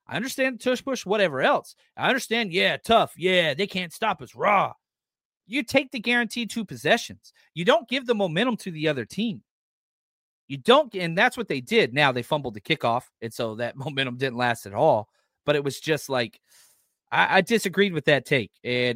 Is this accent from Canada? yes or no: no; Texas, United States; Back in my home state, Texas, I said no for sure.